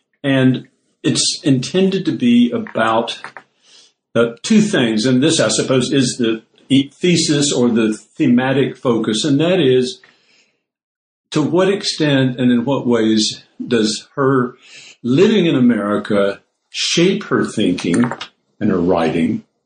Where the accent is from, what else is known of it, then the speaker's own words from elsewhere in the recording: the South, United States; born there; I was born in the South, and in the era of the civil rights movement, that is, I came of age.